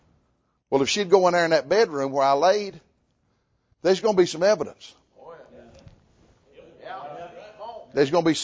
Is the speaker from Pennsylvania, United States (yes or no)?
no; Tennessee, United States; Where I grew up in Tennessee, hey, we have two meats, the one left over from last night, if there was any left over, two or three vegetables, cornbread and biscuit.